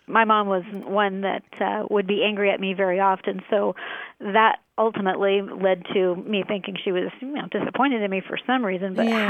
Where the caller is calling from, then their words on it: Iowa, United States; I'm calling from Iowa.